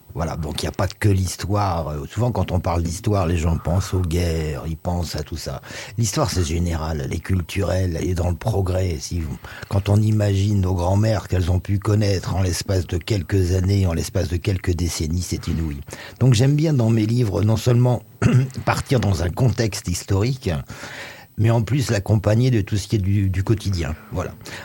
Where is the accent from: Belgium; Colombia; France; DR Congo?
France; Roubaix, Hauts-de-France; born there; puisque je suis d'origine des Hauts-de-France. Je suis né à Roubaix, j'ai vécu, à Marcq-en-Barœul à l'époque. Actuellement, je suis dans le Pas-de-Calais